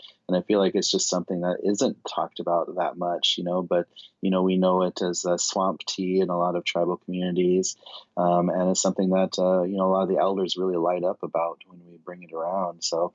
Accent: Pine Ridge, South Dakota, United States; I grew up on Pine Ridge Community and in South Dakota, and I'm enrolled with the Oglala Lakota Sioux Tribe.

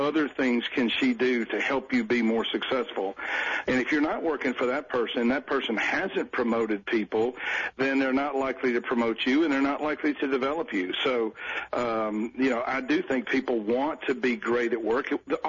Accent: Memphis, Tennessee, United States; now in Virginia, United States; No, actually in Virginia, but I sound like I'm from Texas or from Memphis, which is where I'm really from.

